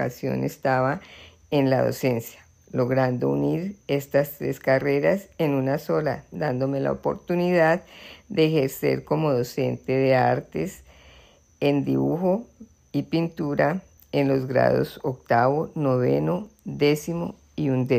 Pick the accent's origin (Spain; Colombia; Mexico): Colombia; Bogotá; born there; nací en Bogotá, mi bella ciudad plena de cultura y oportunidades.